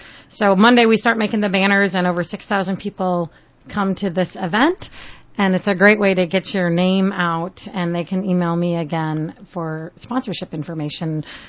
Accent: Minnesota, United States; also born or lived in North Carolina; I'm from Minnesota. You don't sound like you're from Minnesota.

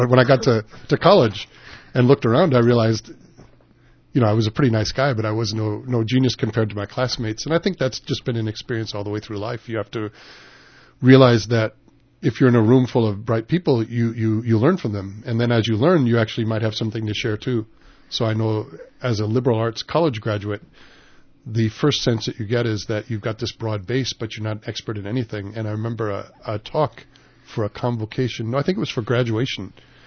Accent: Bay Shore, New York, United States; born there; I was born in Bayshore Hospital in Long Island.

